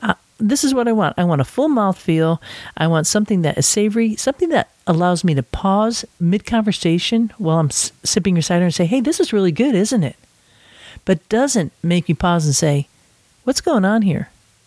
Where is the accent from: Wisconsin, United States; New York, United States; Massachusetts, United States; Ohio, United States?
Massachusetts, United States; who is based in my home state of Massachusetts.